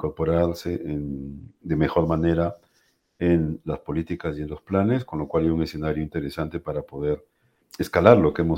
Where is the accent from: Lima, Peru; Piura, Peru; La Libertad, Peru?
Piura, Peru; yo soy de Piura, en el caso de Piura y en la costa